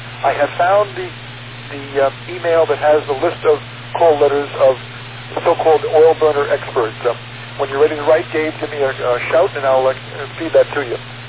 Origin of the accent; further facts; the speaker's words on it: Middle Island, New York, United States; I see you're in Middle Island, and that is my hometown. Used to live on Church Lane.